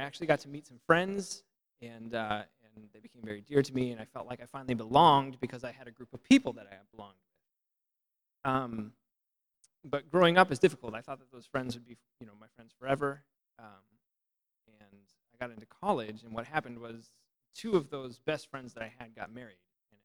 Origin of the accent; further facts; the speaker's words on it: United States; you know, I grew up as an American.